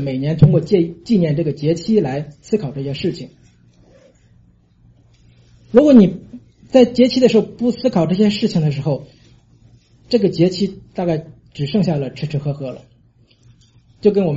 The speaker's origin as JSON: {"language": "Chinese", "country": "China", "tie": "born or raised there", "moved": "yes", "said": "因为我小时候在大陆那边就是读小学语文的时候，我印象很清楚"}